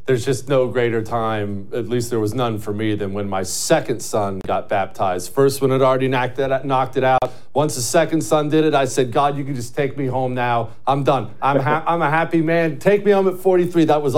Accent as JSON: {"language": "English", "region": "Ohio", "country": "United States", "tie": "born there", "said": "I'm an Ohio State fan. I was born in Ohio, and we lost to Michigan, you know, last week."}